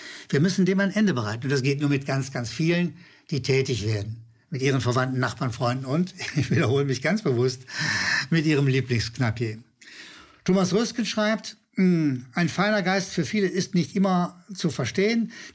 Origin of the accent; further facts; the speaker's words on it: Berlin, Germany; dass wir demnächst auch in die Pfalz nicht mehr fahren dürfen als Berliner.